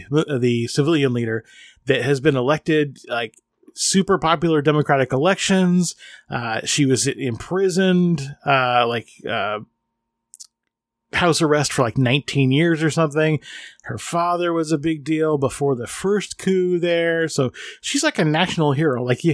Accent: United States; but yeah, I'm American.

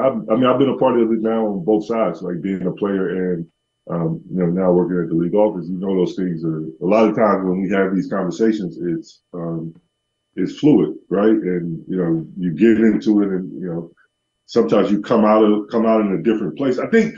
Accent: Georgia, United States; I'm from Georgia, so I had like family from, you know, a more rural part of Georgia that did it

